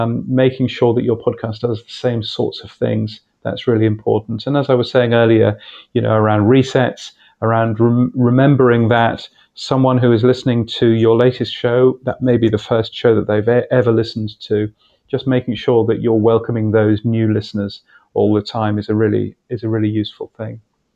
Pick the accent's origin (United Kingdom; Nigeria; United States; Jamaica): United Kingdom; now in Australia; As is obvious, I'm a Brit as well.